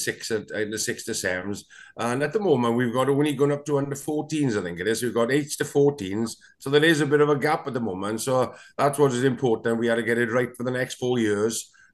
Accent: Llanelli, Wales, United Kingdom; Well, obviously, I was brought up in a pub. It's a stone's throw from Stradey Park, you know.

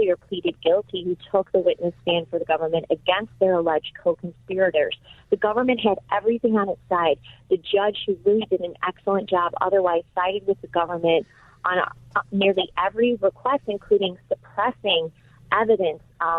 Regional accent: Midwest, United States; now I'm a Midwesterner also. I'm in suburban Chicago.

